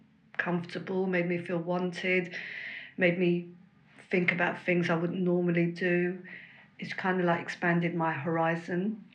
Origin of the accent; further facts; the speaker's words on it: London, United Kingdom; born there; I was born here in London, but my ethnicity is Moroccan, and I always felt like Morocco was my home.